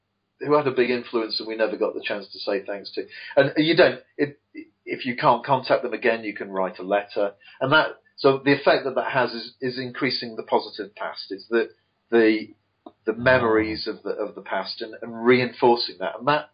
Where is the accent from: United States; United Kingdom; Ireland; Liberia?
United Kingdom; England; I'm English and we tend to be very reserved.